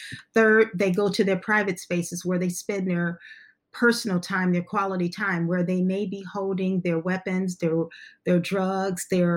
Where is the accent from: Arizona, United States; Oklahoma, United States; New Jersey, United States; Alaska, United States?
Arizona, United States; Buckeye; Just in the area that I grew up in Buckeye, there were several people whose families were suffering